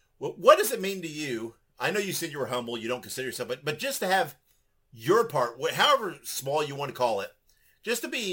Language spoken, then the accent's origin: English; Columbus, Indiana, United States; I'm originally from Columbus, Indiana, and Bobby ran a show there.